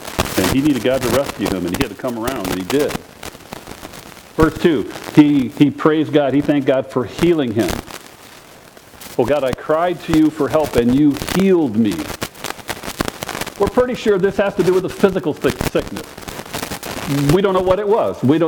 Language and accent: English; Chicago, Illinois, United States; But I grew up in the Chicago area